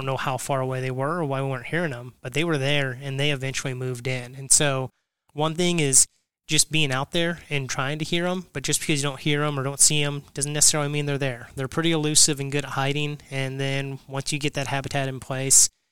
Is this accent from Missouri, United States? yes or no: yes; Missouri, United States; growing up in Northwest Missouri, about an hour, 45 minutes west of here, grew up in Daviess County.